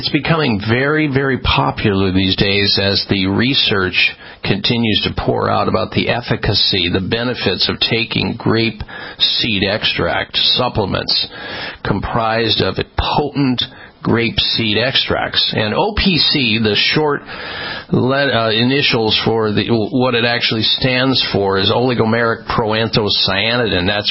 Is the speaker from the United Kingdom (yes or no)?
no; Midwest, United States; I grew up in the Midwest. I used to race a car at Cordova Drag Strip, believe it or not.